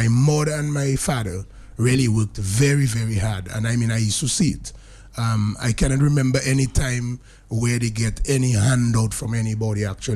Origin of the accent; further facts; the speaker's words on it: Dominica; So growing up in River Street, I was protected by my brothers and also by the guys of River Street.